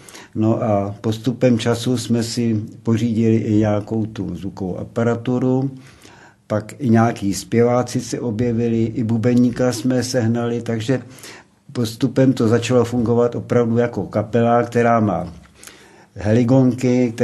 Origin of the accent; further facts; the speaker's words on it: Plzeň, Plzeň Region, Czechia; A někteří ti hráči, nebo někteří ti, kdo tam chodí, jsme byli Plzeňáci taky.